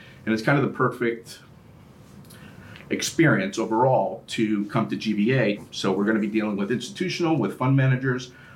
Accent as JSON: {"language": "English", "region": "Massachusetts", "country": "United States", "tie": "born or raised there", "said": "Personal life, I grew up outside of Boston, much to the chagrin of some of my Philadelphia neighbors here."}